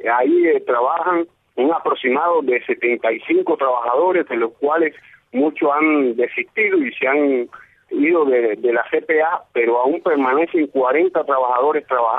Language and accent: Spanish; Tamarindo, Camagüey, Cuba; Yo fui criado en el Tamarindo, y muy pegado al Sanjón, donde fue que se firmó el Pacto del Sanjón.